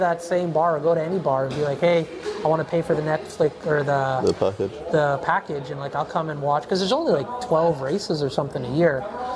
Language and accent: English; Canada; if you ever go to the east coast of Canada, Newfoundland, PEI, Nova Scotia, you can watch a lot more soccer there. I find when I go travel to that part of our country